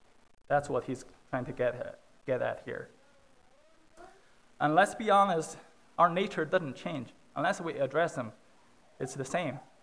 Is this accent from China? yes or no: yes; China; You know, growing up in China, when people were poor, it didn't affect them day-to-day life.